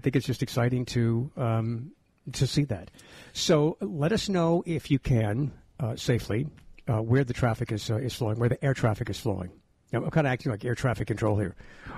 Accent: United States; As an American, I'm kind of, you know, touched by seeing it.

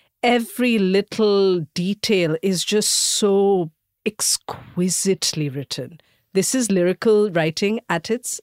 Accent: Mumbai, Maharashtra, India; We are from Bandra. It's a fact.

